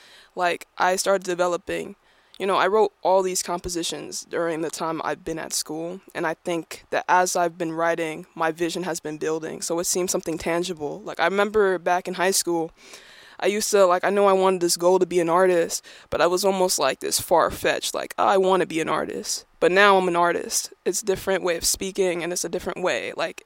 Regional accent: New York, United States; I'm from New York.

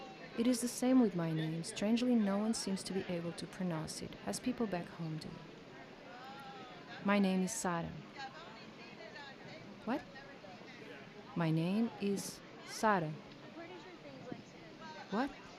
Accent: Lisbon, Portugal; the complete opposite of Lisboa, my hometown, where summers are windy and dry.

